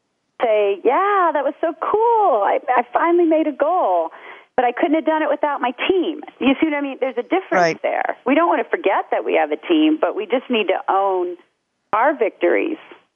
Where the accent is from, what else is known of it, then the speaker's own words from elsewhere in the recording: Ohio, United States; particularly in the Midwest, where I grew up in Ohio